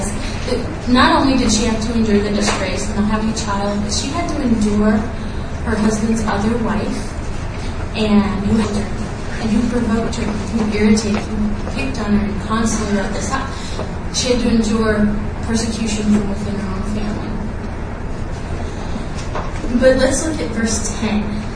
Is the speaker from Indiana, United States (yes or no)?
no; Colorado, United States; I'm a small town girl. I grew up in Colorado in a small town in the middle of the Rocky Mountains. Actually, not even in town. It's 7 miles outside of town. I was raised in the church.